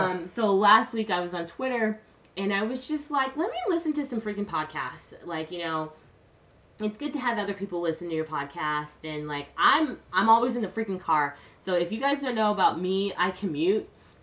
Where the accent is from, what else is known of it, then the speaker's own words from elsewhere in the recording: California, United States; I'm from California.